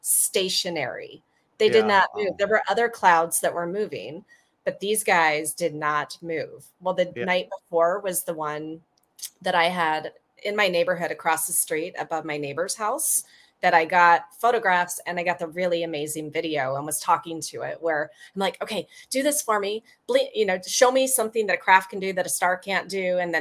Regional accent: Pacific Northwest, United States; I'm from the Northwest, like you, where you live now. So Mount Baker, all the way down to Mount Shasta, they get the spaceship clouds.

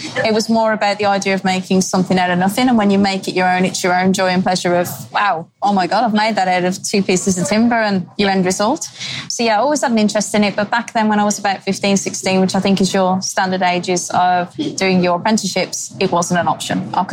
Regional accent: England, United Kingdom; moved away as an adult; So yeah, to begin, obviously I'm from England. Came over here, it would be now, I'm in my fourth year.

